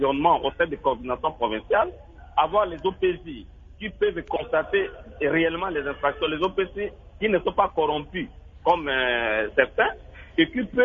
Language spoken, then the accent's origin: French; Mbandaka, Équateur, DR Congo; Par exemple, chez moi, en Mbandaka